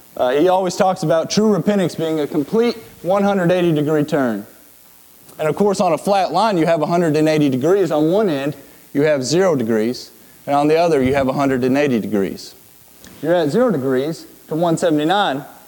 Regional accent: Lexington, Kentucky, United States; I'm from Lexington, Kentucky. I worship at Overland Church of Christ in Lawrenceburg.

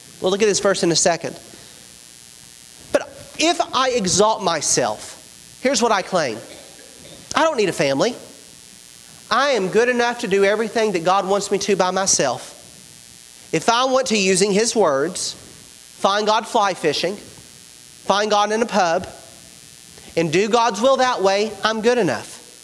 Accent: Bowling Green, Kentucky, United States; I grew up in Bowling Green.

